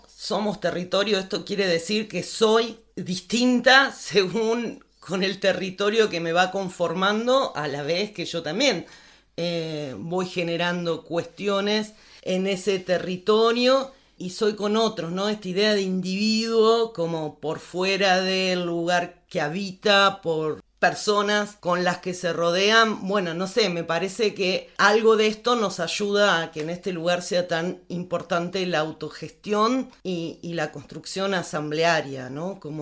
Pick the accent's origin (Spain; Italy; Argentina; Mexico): Argentina; Buenos Aires; yo recuerdo cuando era pibita, yo vengo de Buenos Aires